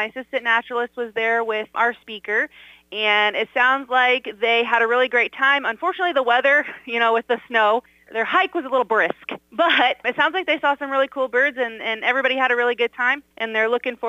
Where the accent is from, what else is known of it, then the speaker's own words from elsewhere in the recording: Spencer, Iowa, United States; I'm actually from Spencer, Iowa, so we're going to be heading back to that area.